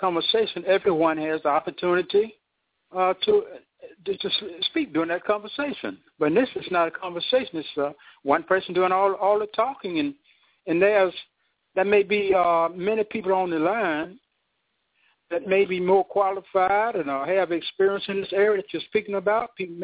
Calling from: Mount Vernon, New York, United States; I'm calling from Mount Vernon, New York.

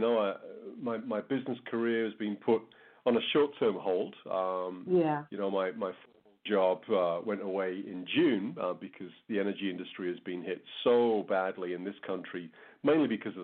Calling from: Calgary, Alberta, Canada; So I'm in Calgary in Alberta, which is, I guess, a couple of hours north of the U.S. border here in Canada.

